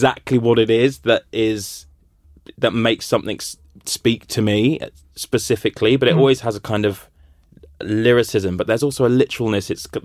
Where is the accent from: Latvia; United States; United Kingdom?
United Kingdom; Brighton, South East England; I remember when I grew up in Brighton